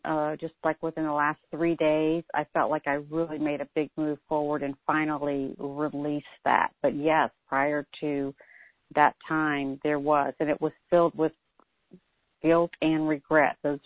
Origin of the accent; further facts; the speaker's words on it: Atlanta, Georgia, United States; I'm from Atlanta.